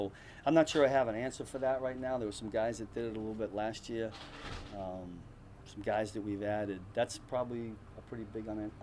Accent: Northeast, United States; You know, I grew up in the Northeast, so there's a lot of Northeast people

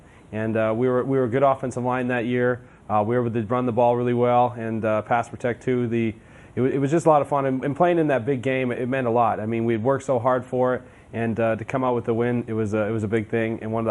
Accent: Saskatchewan, Canada; I grew up an hour away from where the team was in Saskatchewan, the Saskatchewan Rough Riders

